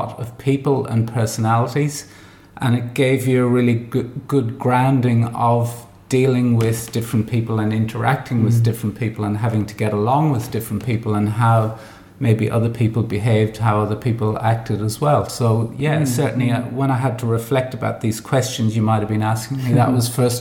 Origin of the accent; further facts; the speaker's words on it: Dundalk, Leinster, Ireland; I'm from a small town called Dundalk in Ireland, which is smack bang right in between Dublin and Belfast, about 80 k's north is Belfast, 80 k's south is Dublin. So Dundalk is on the border between the Republic and Northern Ireland.